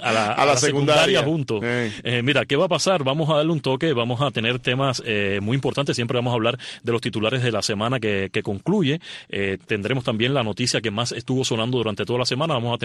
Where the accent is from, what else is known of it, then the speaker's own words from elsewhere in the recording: Cuba; yo como cubano y como miembro de la comunidad y como periodista también